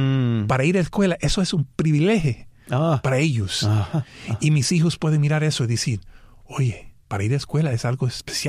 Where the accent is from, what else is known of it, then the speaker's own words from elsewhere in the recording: New York, United States; born there; Yo siempre pensaba que eso era manera de Nueva York, porque nosotros nacimos en Nueva York